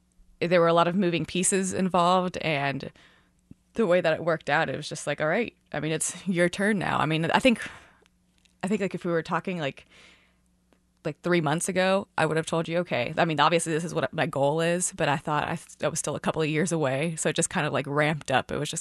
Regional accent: United States; also born or lived in Puerto Rico; I was born in Puerto Rico. My parents are Dominican and Puerto Rican. And growing up in my house, I mean, we lived in Florida and Georgia, so I didn't really live in the Caribbean or anything like that.

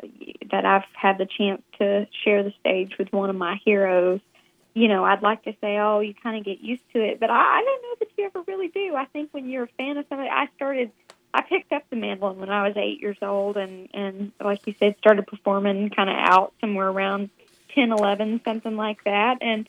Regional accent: Byrdstown, Tennessee, United States; now in Nashville, United States; I grew up in Tennessee, a little town called Byrdstown, about 2 hours northeast of Nashville.

